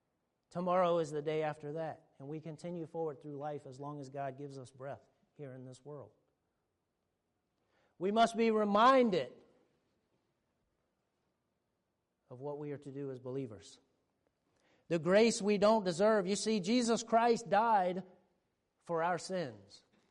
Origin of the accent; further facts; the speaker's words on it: Virginia, United States; I'm from Northern Virginia, so I get very frustrated when people pull out in front of me.